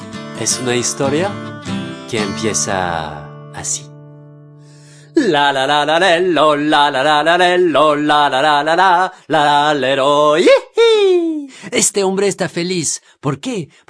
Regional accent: Brittany, France; Spanish is a second language; mi tierra querida de Bretaña, tierra de mar, de vientos, de duendes, de leyendas, de piedras duras, duras como las manos de la gente que vive allá, campesinos, marinos, expiratas.

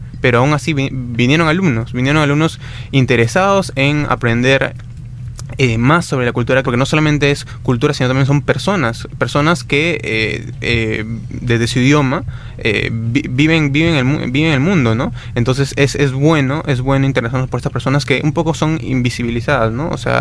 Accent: Peru; como somos peruanos, tenemos un montón de diversidad cultural, tenemos un montón de idiomas, tenemos un montón de culturas, un montón de comidas.

